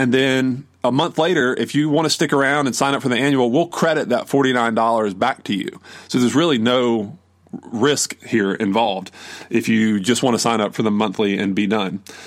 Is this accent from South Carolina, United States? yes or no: yes; South Carolina, United States; I'm from South Carolina, so I don't do math really well, but I think that's right.